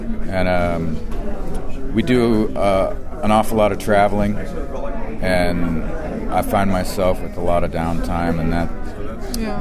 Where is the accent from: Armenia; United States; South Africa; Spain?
United States; Great Falls, Montana; moved away as an adult; now in Colorado, United States; Well, I grew up in Great Falls, Montana, but I've lived in Colorado since about 1982. So I consider myself from Monterado.